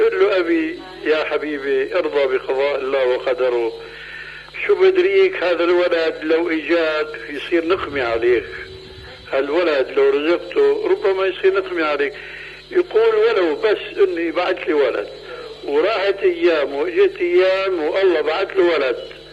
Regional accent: Syria; هيك كما يقولون عندنا في سوريا

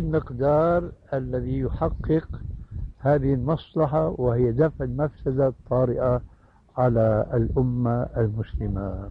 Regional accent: Syria; وهو يجعلها كما يقول العامة عندنا في سوريا خير الذقون

